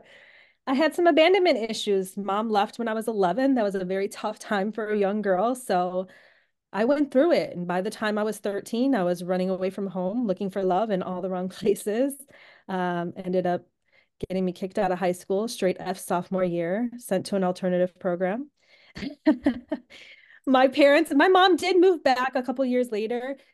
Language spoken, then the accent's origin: English; Orland Park, Illinois, United States; also born or lived in Tennessee; So I grew up initially when I was born, I lived in Orland Park. We had a very nice home, and then we moved to Tennessee. But then my dad ended up traveling back, and I grew up in Orland, actually.